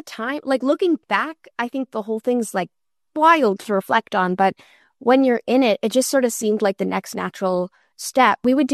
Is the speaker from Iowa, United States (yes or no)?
no; Boston, Massachusetts, United States; we're from Boston, so there are basements in Boston.